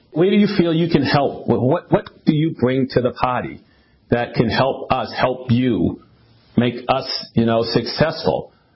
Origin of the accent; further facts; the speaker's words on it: Boston, Massachusetts, United States; I used to, you know, back in the day, I grew up in Boston.